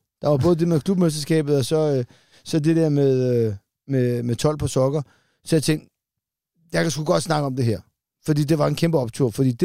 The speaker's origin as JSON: {"language": "Danish", "town": "Solrød", "region": "Zealand", "country": "Denmark", "said": "dernede i Solrød, hvor jeg er fra, der er noget, der hedder Kalkgraven."}